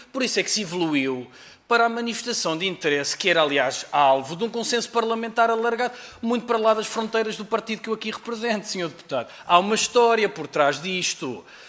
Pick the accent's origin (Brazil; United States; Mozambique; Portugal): Portugal; Tal como nós, portugueses, e com isto concluo mesmo, imigramos e imigramos para o centro da Europa